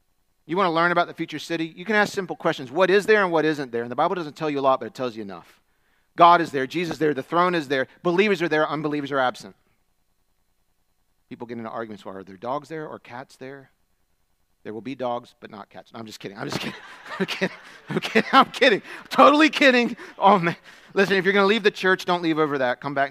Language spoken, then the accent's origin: English; United States; I know what a mile is. Most of the rest of the world doesn't, but I'm an American, so I know what a mile is.